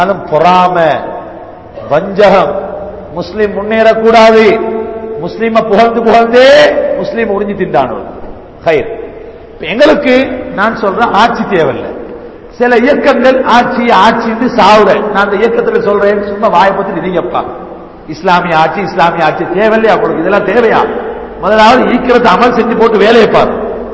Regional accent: Sri Lanka; born there; நான் பிறந்த நாடு, நான் ஒரு சிறிலங்கன், நான் ஒரு இலங்கையன், நான் இந்த நாட்டில் பிறந்தவன்

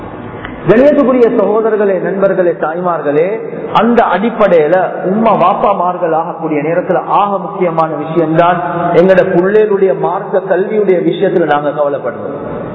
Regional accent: Colombo, Western Province, Sri Lanka; நான் கொழும்புல சேர்ந்தவர்

